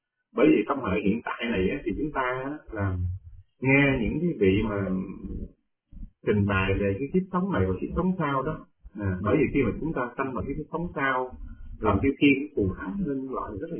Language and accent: Vietnamese; Central Vietnam, Vietnam; chúng tôi quê thì miền Trung